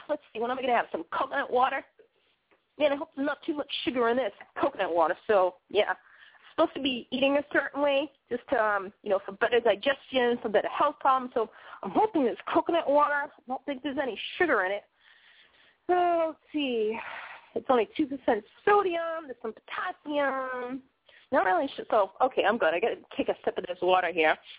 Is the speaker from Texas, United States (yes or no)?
no; Massachusetts, United States; accent: Boston; now in Maine, United States; more so than actually my own Bostonian accent here.